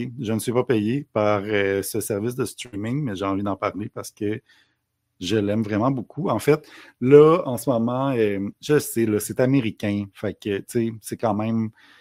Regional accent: Quebec, Canada; accent: Quebec; mon accent québécois

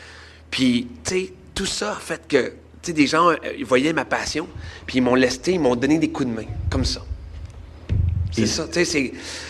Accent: Laval, Quebec, Canada; Et là, je suis déménagé de Laval à Terrebonne.

